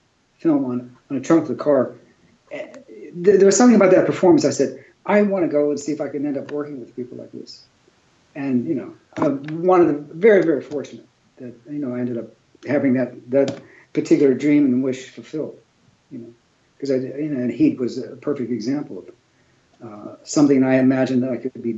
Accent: Pittsburgh, Pennsylvania, United States; now in Los Angeles, United States; Yeah, well, you know, growing up in Pittsburgh

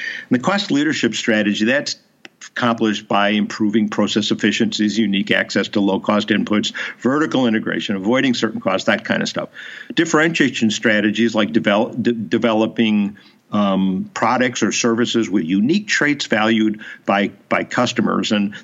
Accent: Chicago, Illinois, United States; I was raised in Chicago.

